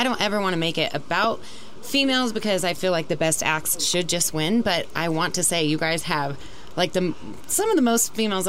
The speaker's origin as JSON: {"language": "English", "region": "New Mexico", "country": "United States", "said": "I mean, I'm from New Mexico, so I'm a little biased"}